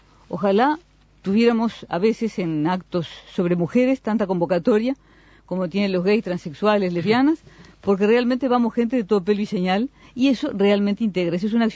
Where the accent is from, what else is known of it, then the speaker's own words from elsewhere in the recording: Uruguay; contribuyen a entender cómo es el Uruguay, cómo somos los uruguayos